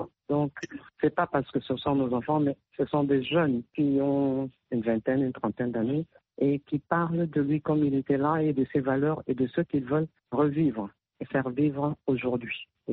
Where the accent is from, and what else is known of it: DR Congo